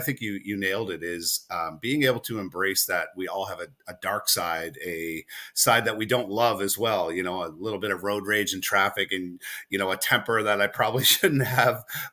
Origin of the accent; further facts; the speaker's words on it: Halifax, Nova Scotia, Canada; especially growing up in Halifax, people see you struggle.